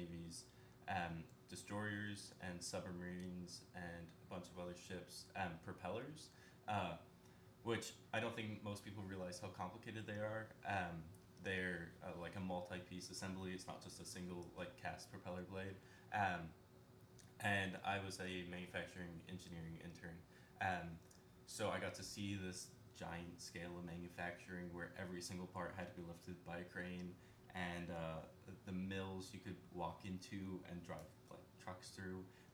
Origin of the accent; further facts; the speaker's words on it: Scotland, United Kingdom; because I'm Scottish.